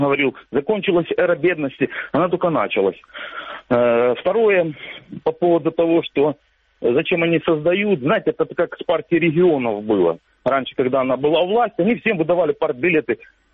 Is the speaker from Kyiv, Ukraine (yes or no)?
no; Kurakhove, Donetsk Oblast, Ukraine; Я с Курахова.